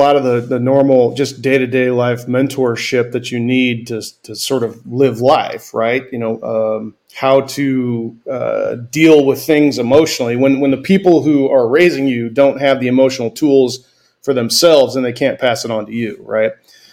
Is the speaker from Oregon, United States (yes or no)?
yes; Salem, Oregon, United States; born there; Well, so I was born in Oregon, Salem, Oregon.